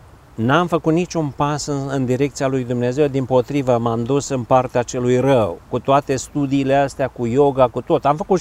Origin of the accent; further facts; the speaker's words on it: Oravița, Caraș-Severin, Romania; încă de mic copil am crescut la Oravița